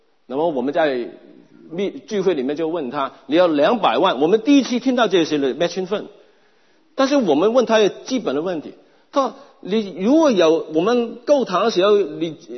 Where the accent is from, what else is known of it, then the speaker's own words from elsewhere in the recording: China; 特别对我们中国人的文化，中国人文化是什么？